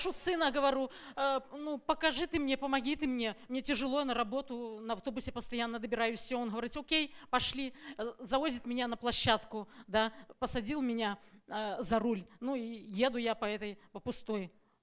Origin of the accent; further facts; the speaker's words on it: Tacoma, Washington, United States; я из Такомы.